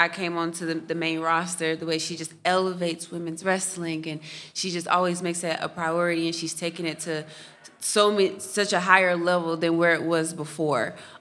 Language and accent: English; Knoxville, Tennessee, United States; I mean, being in my home state, Tennessee, it's like a family reunion. It's a homecoming. And I'm from Knoxville, Tennessee, but my mom is actually from Nashville, Tennessee.